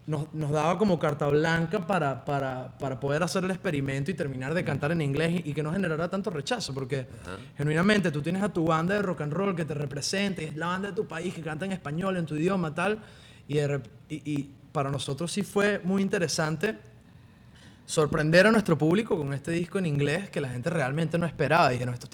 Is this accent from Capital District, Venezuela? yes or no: yes; Caracas, Capital District, Venezuela; nosotros somos de Caracas, Venezuela